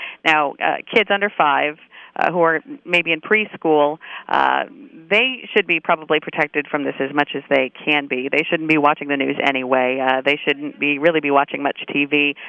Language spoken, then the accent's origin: English; New York, United States; because particularly in New York, a lot of people, I'm a New Yorker, are going to still feel sad about this.